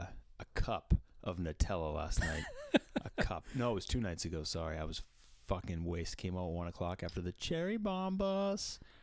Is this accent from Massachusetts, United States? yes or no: yes; Boston, Massachusetts, United States; We're from Boston. That's close enough.